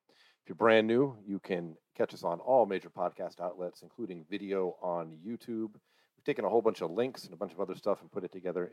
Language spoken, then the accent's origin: English; Colorado Springs, Colorado, United States; She's from my hometown, Colorado Springs, still fighting out of there.